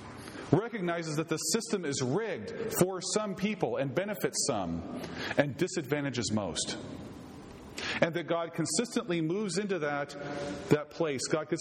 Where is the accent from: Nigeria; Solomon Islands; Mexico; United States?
United States; here I want to speak as an American